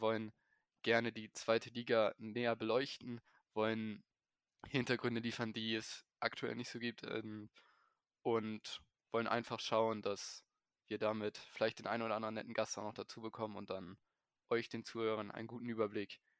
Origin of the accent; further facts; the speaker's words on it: Hamburg, Germany; born there; bin gebürtiger Hamburger